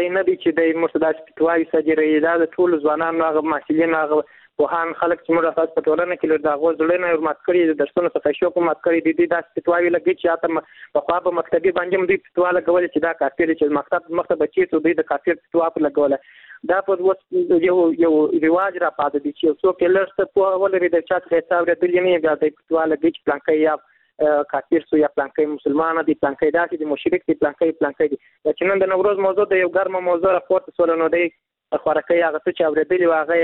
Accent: Kandahar, Afghanistan; له کندهار ولایت څخه یو تن محصول یم.

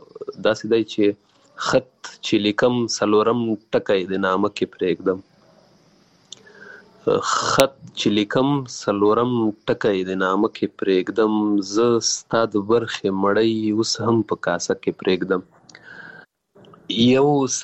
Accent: Paktika, Afghanistan; born or raised there; also born or lived in Waziristan, Pakistan

